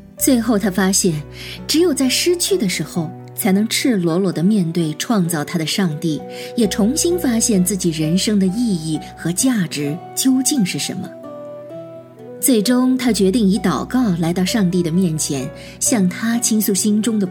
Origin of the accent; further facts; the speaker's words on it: Shanghai, China; 我是来自于上海的